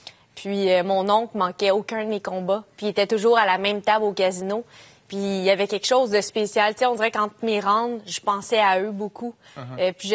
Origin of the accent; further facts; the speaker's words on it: Joliette, Quebec, Canada; moi, je viens de Joliette, sur la rive nord.